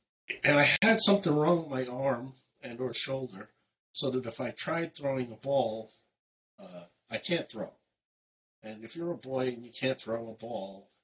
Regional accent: New York City, New York, United States; I was born in Brooklyn, which is a borough in New York City, and I was raised and lived for the first, until my mid-teen years, in the same neighborhood, which was also in the borough of Queens.

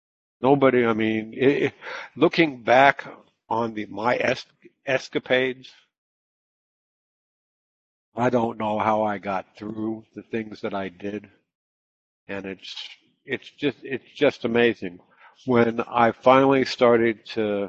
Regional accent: Florida, United States; I am from Florida. I've been back in Florida for most of my recovery.

